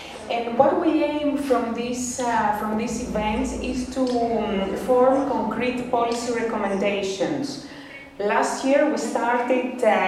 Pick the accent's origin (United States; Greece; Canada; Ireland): Greece; Athens, Attica; but I come from Athens, I work from Athens.